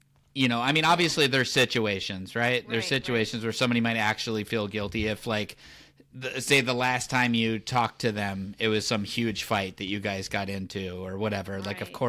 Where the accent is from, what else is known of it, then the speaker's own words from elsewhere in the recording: California, United States; oh, I'm from Southern California. This happens like 3 to 5 times a year.